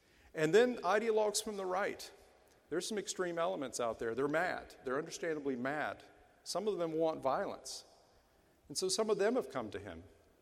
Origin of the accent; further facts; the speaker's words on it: North Carolina, United States; than it means in Cleveland or my home state of North Carolina.